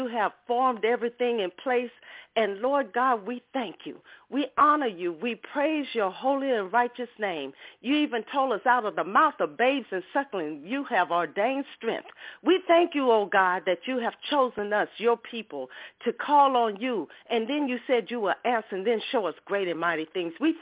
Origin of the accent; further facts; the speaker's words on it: Ocean Springs, Mississippi, United States; from Ocean Springs, Mississippi.